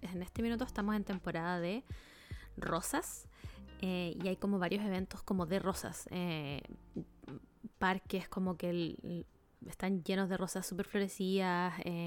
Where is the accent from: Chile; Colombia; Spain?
Chile; Y nosotros somos chilenos